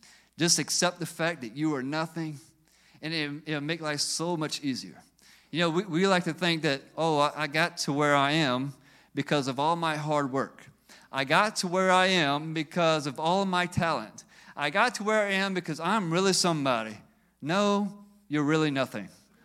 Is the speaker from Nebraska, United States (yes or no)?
no; Chauvin, Louisiana, United States; I'm just a nobody from nowhere. I grew up in Chauvin, Louisiana, down the bayou. I'm nobody from nowhere.